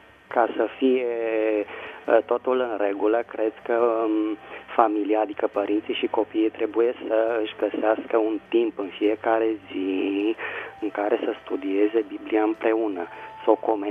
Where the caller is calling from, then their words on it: Bucharest, Romania; din București.